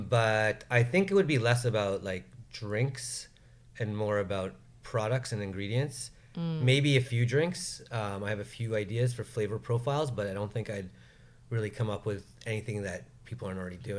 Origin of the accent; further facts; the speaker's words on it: Ontario, Canada; you know, I'm from Ontario and I've been trained by Italians